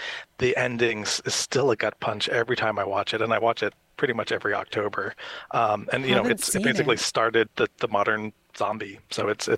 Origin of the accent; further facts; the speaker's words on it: Jacksonville, Florida, United States; now in upstate New York, United States; I live in upstate New York, but like Zach, I was born and raised in Jacksonville.